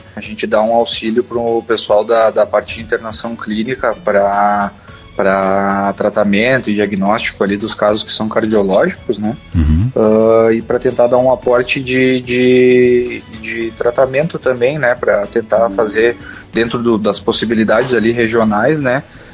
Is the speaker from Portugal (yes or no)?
no; Caxias do Sul, Rio Grande do Sul, Brazil; eu sou natural de Caxias do Sul, tá? Minha família é de Bom Jesus, aqui na, próximo da cidade, aqui da região, tá? E eu fiz a formação toda em Caxias do Sul mesmo